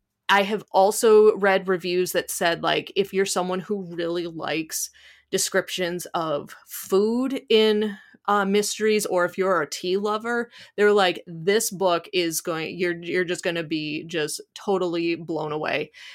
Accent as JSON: {"language": "English", "region": "Midwest", "country": "United States", "accent": "Midwestern", "said": "but my Midwestern accent's coming through, Aunties."}